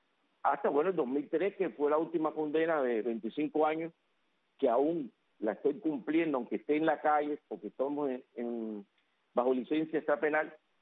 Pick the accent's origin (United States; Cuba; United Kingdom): Cuba; todos somos un solo pueblo, todos somos cubanos, donde quiera que estén